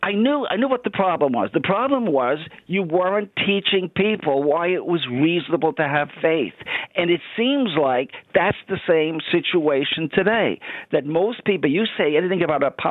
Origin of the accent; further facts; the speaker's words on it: Queens, New York, United States; The question I have is I grew up in Queens, and I went to St. John's University in the late 60s, and I was majoring in economics.